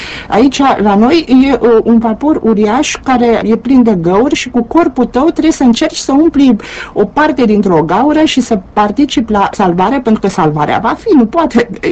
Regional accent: Romania; E foarte greu de multe ori să fiu mândră că sunt româncă, așa cum e și mai greu să-mi fie rușine.

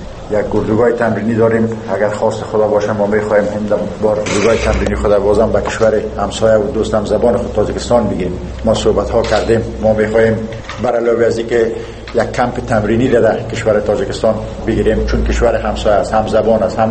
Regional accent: Afghanistan; ما به مو غیرت شامت افغانی خود، ما میخواییم فوتبال بکنیم، ورزش بکنیم.

